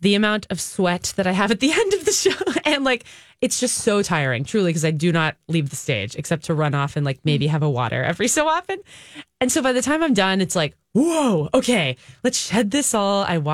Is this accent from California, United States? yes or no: yes; Redondo Beach, California, United States; now in New York City, United States; I grew up in Southern California near LA, actually, in Redondo Beach.